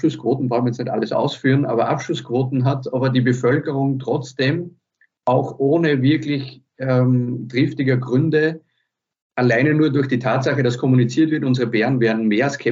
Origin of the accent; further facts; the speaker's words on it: Austria; Und bei uns in Österreich, weiß ich nicht, ob wir da schon etwas erkannt haben